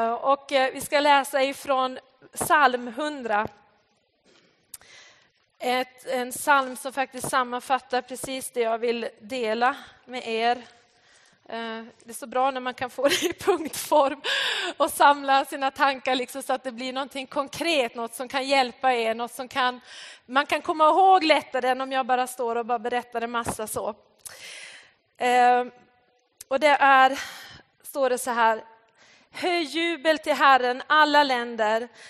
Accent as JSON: {"language": "Swedish", "region": "Norrbotten County", "country": "Sweden", "tie": "born or raised there", "said": "Jag har blivit frälst genom ett barnarbete i en liten by uppe i Norrbotten. Så jag är också från norra Sverige"}